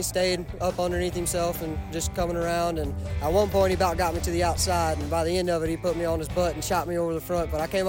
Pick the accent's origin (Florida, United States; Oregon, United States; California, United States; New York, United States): Florida, United States; Arcadia; I'm from originally Arcadia, Florida, Southwest Florida.